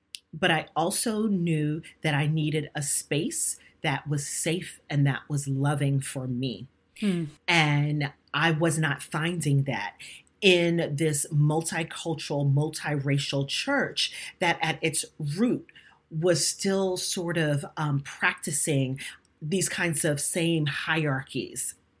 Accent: Brooklyn, New York, United States; that little Black girl growing up in Brooklyn, New York, thought, of course I'm a representation of God.

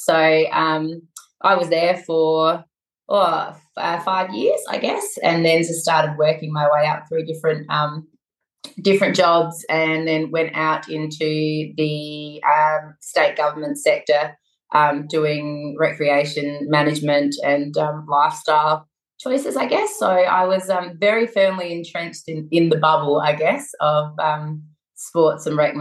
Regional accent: Whyalla, South Australia, Australia; Originally from Whyalla in South Australia, which I grew up in Whyalla with my mum, dad and my sister. Had an amazing childhood. Whyalla it's we thought we lived in a country town, but hindsight, I wouldn't classify Whyalla now as a country town. It's a small city.

